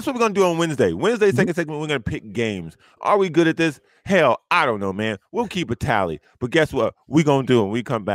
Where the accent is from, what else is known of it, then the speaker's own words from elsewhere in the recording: United States; I don't say Washington football team because I'm an American and I don't really care.